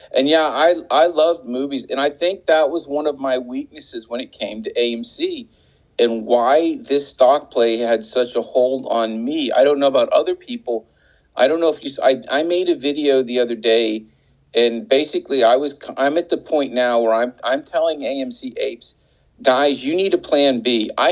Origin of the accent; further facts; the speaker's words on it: North Carolina, United States; moved away as an adult; now in Los Angeles, United States; I grew up in North Carolina, and I moved out right out of college, and I stayed in LA, and I gave it my all.